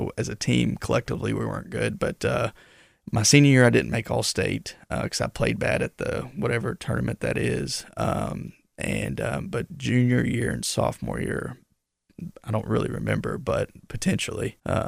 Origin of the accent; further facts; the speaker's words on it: North Hills, United States; Growing up in North Hills, you got to have a short game.